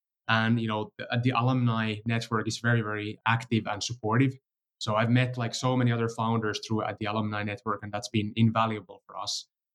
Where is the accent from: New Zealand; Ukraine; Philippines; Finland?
Finland; now in United States; So we came from Finland. We had like absolutely no connections in the US, like maybe like a cousin's cousin or something, but that's it.